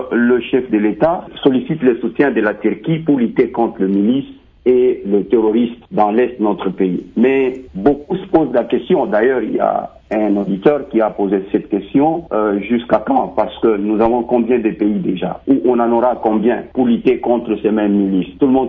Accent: Nyunzu, Tanganyika, DR Congo; Je viens exactement de Nyunzu, la partie est de notre territoire, là où il y a les terroristes et là où il y a les milices.

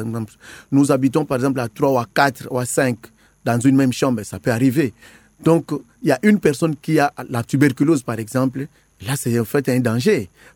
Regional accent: Kinshasa, DR Congo; Le matin, évidemment, chez nous, à Kinshasa

